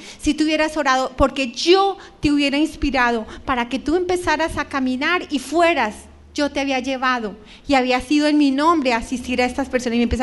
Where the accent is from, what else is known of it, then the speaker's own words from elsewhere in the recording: Venadillo, Tolima, Colombia; En Venadillo, Tolima. allá en mi tierra